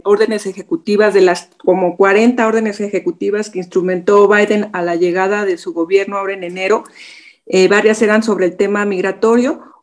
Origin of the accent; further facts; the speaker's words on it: Mexico; tenemos que sensibilizarnos como sociedad mexicana